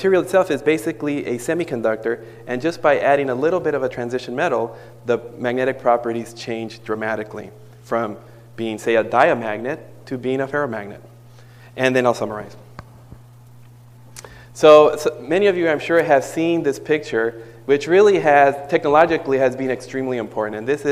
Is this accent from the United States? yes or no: yes; United States; So I'm happy to be here, and I'm proud to be here as an American.